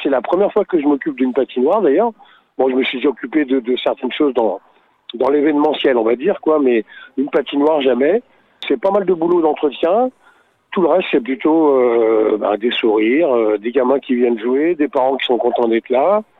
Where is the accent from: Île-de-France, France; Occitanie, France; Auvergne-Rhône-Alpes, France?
Auvergne-Rhône-Alpes, France; Saint-Pierre-de-Chartreuse; je suis de Saint-Pierre Chartreuse.